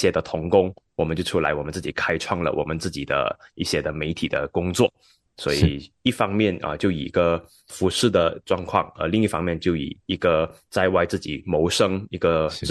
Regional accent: Malaysia; moved away as an adult; 那今年还没满31岁啊。我出生在马来西亚，就从小成长呢，我是在一个马来西亚的属于一个农业的一个小镇。

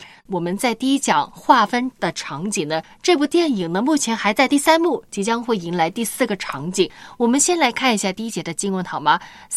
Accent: China; 我们中国人常说一次不忠，百次不容嘛。

